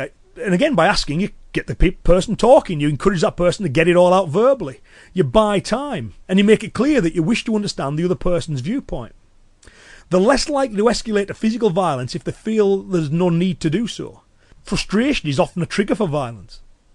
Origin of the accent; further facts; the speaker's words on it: United Kingdom; So, where I'm from, obviously, I'm British, so in British culture, raising your voice can be seen as a sign of losing your temper